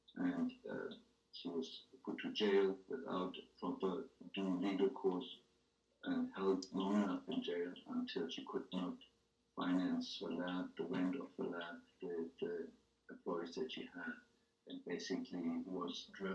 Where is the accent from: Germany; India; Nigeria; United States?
Germany; Berlin; In a lab in my hometown in Berlin